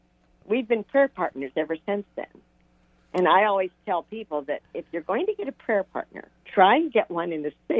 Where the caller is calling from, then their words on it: Hartville, Ohio, United States; Hello there. … from Hartville, Ohio, which is a suburb of Canton, Ohio, home of Mother Angelica